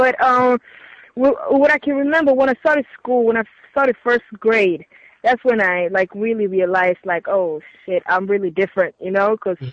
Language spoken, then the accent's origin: English; Kenya; now in Norway; I am a female MC based in Norway, born in Kenya. I'm Kenyan.